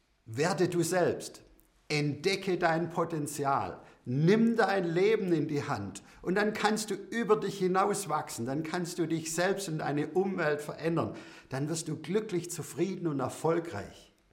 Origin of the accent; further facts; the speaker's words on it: Baden-Württemberg, Germany; Ich bin Schwabe.